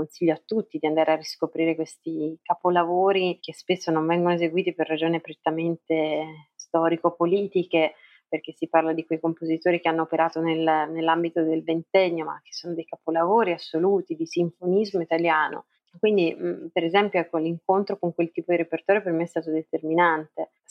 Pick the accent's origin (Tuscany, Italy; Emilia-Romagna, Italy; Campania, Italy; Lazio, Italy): Tuscany, Italy; Lucca; alla mia città natale, al mio journey, appunto, che è partito da Lucca e mi ha portato in giro per il mondo